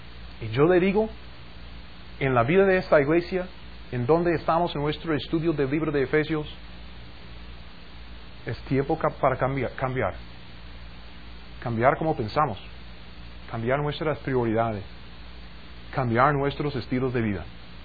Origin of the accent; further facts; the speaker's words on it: Missouri, United States; Spanish is a second language; Yo soy un gringo del estado de Missouri.